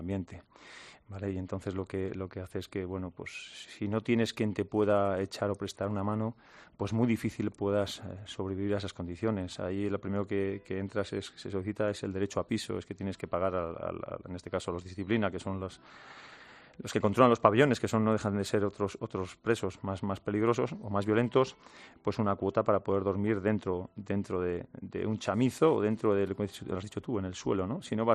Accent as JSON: {"language": "Spanish", "country": "Spain", "said": "como españoles"}